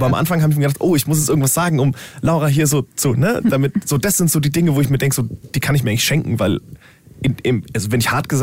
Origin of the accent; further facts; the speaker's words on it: Rehling, Bavaria, Germany; Sehr, der in Rehling, also in meiner, da wo ich herkomme.